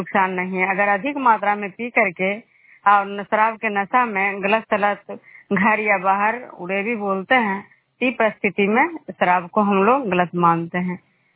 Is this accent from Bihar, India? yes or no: yes; Nagarnausa, Bihar, India; मैं बिष्णुपुर ग्राम खुजरा पंचायत नालंदा जिला नगर नौसा प्रखंड के निवासी हूँ।